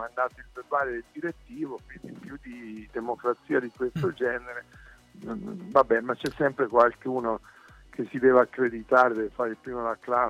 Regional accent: Gubbio, Umbria, Italy; born there; Io però sono nato a Gubbio

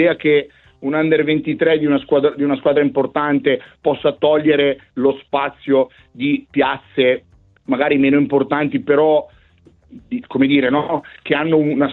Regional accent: Bergamo, Lombardy, Italy; sono bergamasco e tifoso dell'Atalanta

